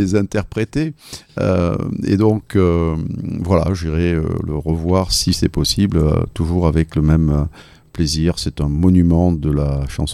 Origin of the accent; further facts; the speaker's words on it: Marseille, Provence-Alpes-Côte d'Azur, France; la rivière de notre enfance, c'est toute mon enfance ici, à Marseille